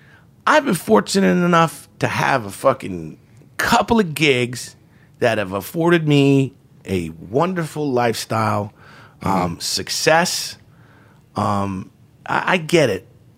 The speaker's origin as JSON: {"language": "English", "town": "Plainfield", "region": "New Jersey", "country": "United States", "tie": "born or raised there", "said": "I was in Plainfield, New Jersey, my hometown."}